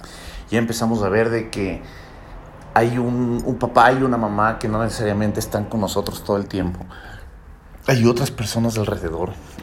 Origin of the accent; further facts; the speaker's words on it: Ecuador; sobre todo en mi país de Ecuador. En mi país de Ecuador nosotros estamos con un pensum de estudios qué sé yo, desde el siglo pasado, creo.